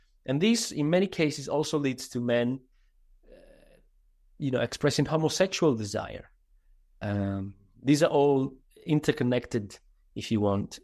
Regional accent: Sardinia, Italy; first language Sardinian; English is a second language; One is a translation I published in Sardinian, which is my mother tongue

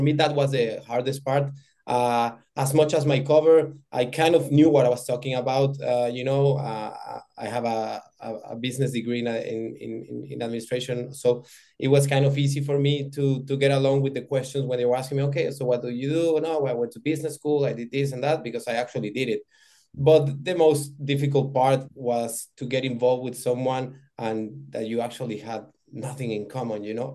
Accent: Mexico; I'm from Mexico

